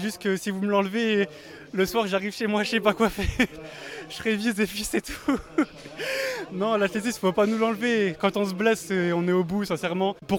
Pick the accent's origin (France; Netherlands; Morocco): France; Lyon, Auvergne-Rhône-Alpes; je viens de Lyon. Je suis étudiant en DUT technique de commercialisation.